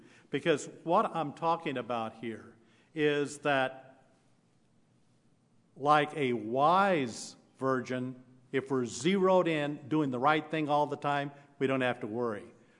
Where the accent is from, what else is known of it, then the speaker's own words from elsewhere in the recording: Arkansas, United States; Being a little boy growing up in Arkansas, my grandfather would take the plow and he'd go out there and plow up the fields